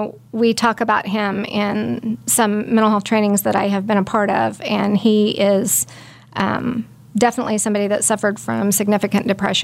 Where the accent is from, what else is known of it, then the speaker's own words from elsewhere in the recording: Belle Plaine, Kansas, United States; No, I'm from Belle Plaine, Kansas.